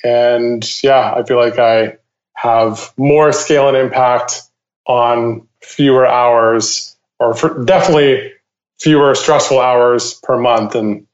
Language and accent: English; Vancouver, British Columbia, Canada; my hometown of Vancouver, Canada.